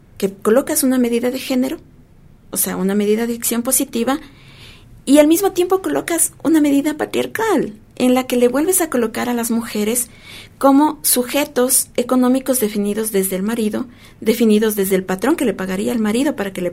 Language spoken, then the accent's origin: Spanish; Ecuador; tal como somos las familias ecuatorianas